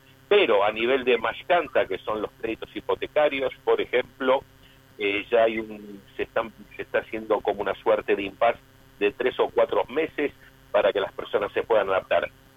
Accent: Argentina; also born or lived in Italy; yo viví 8 años en Italia. Soy argentino, israelí, también soy italiano.

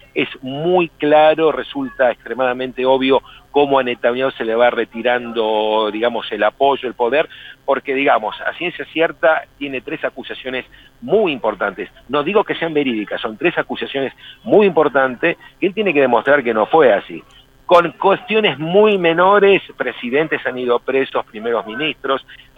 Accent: Argentina; also born or lived in Europe; Soy argentino, nací en Argentina, viví muchos años en Europa también, pero Argentina la tengo bajo la piel.

